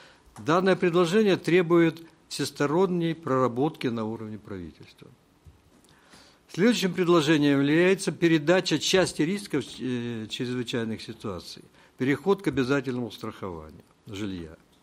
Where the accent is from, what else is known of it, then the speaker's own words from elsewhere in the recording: Vladivostok, Primorsky Krai, Russia; Я уроженец Владивостока и здесь уже долгую жизнь провел.